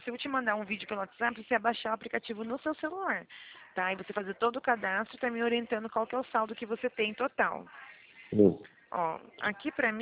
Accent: Araras, São Paulo, Brazil; Eu sou aqui de Araras.

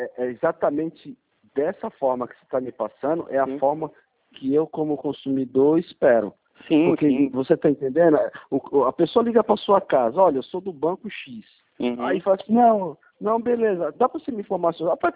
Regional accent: Guarujá, São Paulo, Brazil; eu tô em vista de um investimento, eu sou do Guarujá

